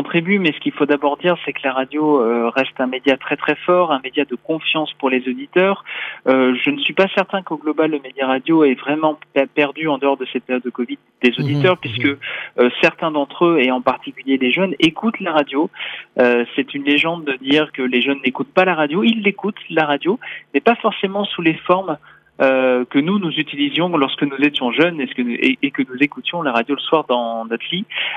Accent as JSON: {"language": "French", "town": "Saint-Lô", "region": "Normandy", "country": "France", "said": "j'habitais en Normandie. Donc je suis sur une radio bretonne et je suis normand, vous comprenez."}